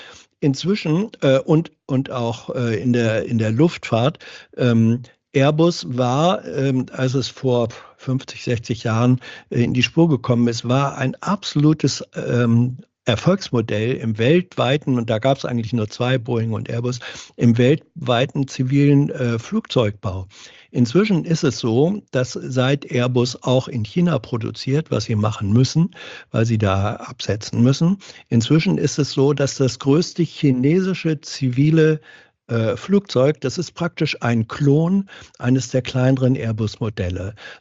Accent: Hanover, Lower Saxony, Germany; Meine Heimatstadt ist Hannover.

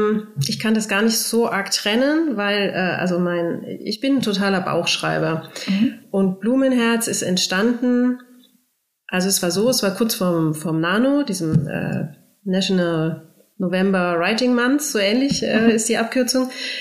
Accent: Munich, Bavaria, Germany; Und ich komme aus München.

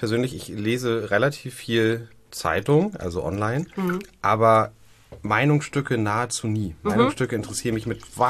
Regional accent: Hamburg, Germany; ich bin Hamburger.

